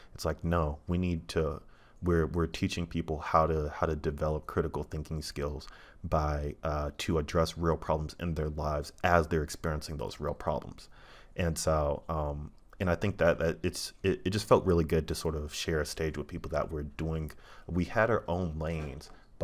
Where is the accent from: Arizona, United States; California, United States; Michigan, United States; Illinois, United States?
California, United States; I got to see some family because obviously I'm from the Bay Area